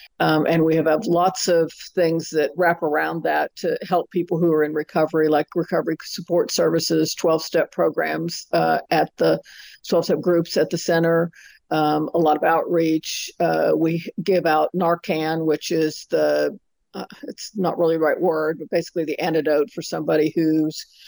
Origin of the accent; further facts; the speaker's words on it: Pennsylvania, United States; In my personal life, I mean, I grew up in Pennsylvania.